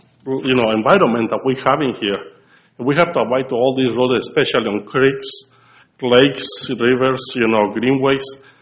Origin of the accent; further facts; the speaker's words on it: Mexico; moved away as an adult; now in United States; I'm an immigrant. I've been an immigrant, you know, like 30 years ago from Mexico.